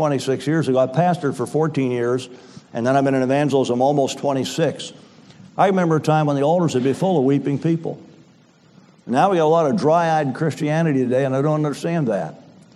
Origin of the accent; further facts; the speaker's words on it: Philadelphia, Pennsylvania, United States; And I was raised in Philadelphia in Bethany Temple Presbyterian Church